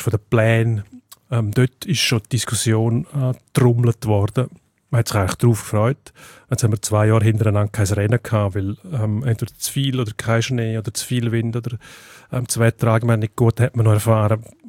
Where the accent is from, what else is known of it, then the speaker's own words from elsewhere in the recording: Zurich, Switzerland; ich bin gern Zürcher und ich bin Zürcher.